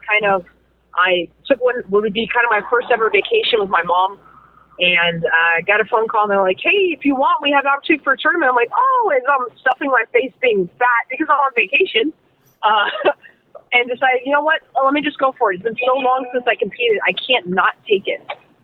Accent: Okinawa, Japan; Originally from Okinawa.

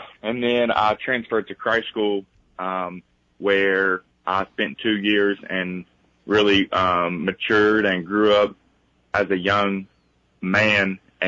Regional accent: Kingsport, Tennessee, United States; But growing up in Kingsport was great. I think it's such a great community. I think it's definitely a smaller community than Knoxville, so a lot of people know each other.

